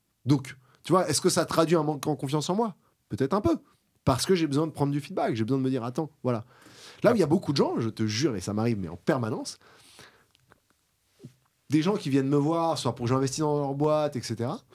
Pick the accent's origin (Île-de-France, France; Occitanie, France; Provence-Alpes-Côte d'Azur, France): Île-de-France, France; Paris; j'ai grandi à Paris jusqu'à mes 8 ans à peu près, 7-8 ans